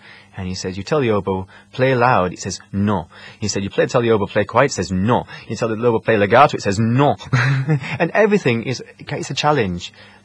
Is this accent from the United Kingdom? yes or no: yes; United Kingdom; now in Malta; I'm British, and my...